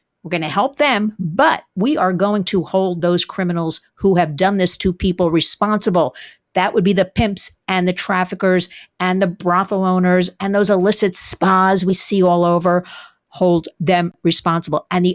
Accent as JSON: {"language": "English", "region": "New York", "country": "United States", "said": "We thought perhaps we could get New York State, my home state, to be the leader"}